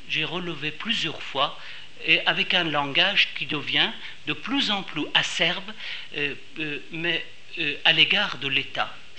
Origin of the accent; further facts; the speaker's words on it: Switzerland; je viens de la Suisse là-bas, on dit 71